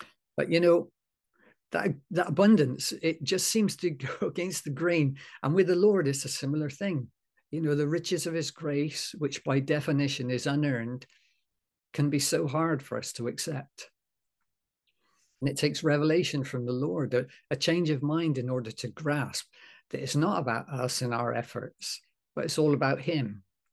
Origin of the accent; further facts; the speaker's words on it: England, United Kingdom; But being English, we'd always give the spout, a wipe over first.